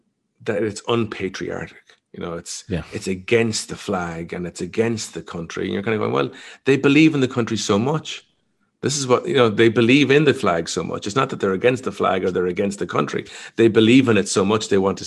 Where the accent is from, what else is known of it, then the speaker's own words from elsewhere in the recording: Ireland; I grew up in Ireland and I'm a real fan of football.